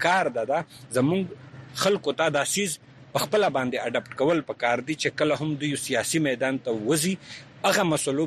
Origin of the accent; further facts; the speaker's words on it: Khyber Pakhtunkhwa, Pakistan; زه به حیثیت د وزیرستان یو وګړی، زما کور په 2009 اپریشن کې